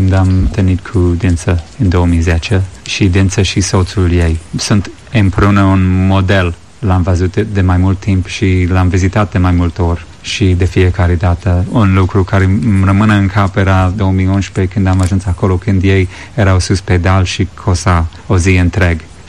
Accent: Ireland; Noi am crescut la oraș. Nopțile erau frumos, că eram mulți copii în casă. Suntem 10 copii și primele 10 ani ai mei am dormit într-o cameră cu celalți 4

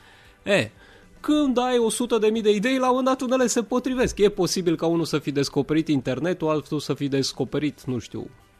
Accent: Brașov, Brașov County, Romania; now in Bucharest, Romania; Eu am copilărit la Brașov.

